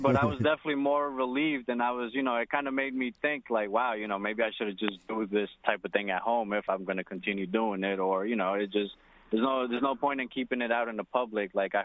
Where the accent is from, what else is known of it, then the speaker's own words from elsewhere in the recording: New York, United States; I'm from Long Island, and, you know, everybody, you know, used to do it every once in a while.